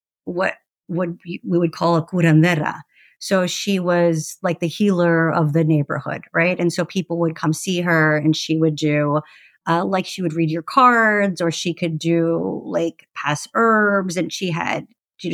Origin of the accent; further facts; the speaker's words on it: Texas, United States; I grew up like you in Texas, Tejana, and I've always been a spiritual person.